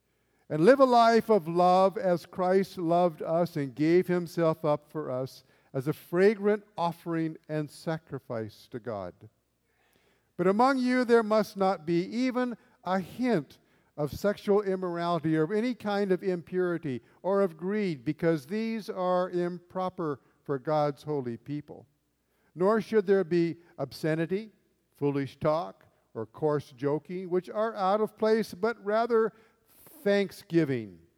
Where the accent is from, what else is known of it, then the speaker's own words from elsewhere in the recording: Sacramento, California, United States; now in Fairbanks, United States; I come from Sacramento, California, where cold is 38 degrees.